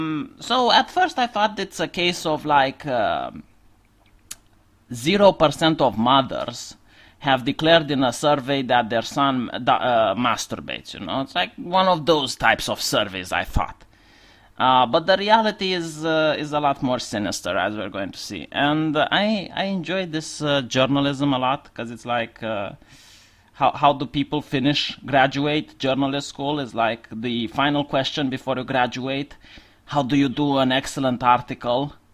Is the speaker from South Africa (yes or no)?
no; Romania; I'm a bloke from Eastern Europe, Romania more exactly, an ex-communist country. So I hope my accent isn't that difficult to understand.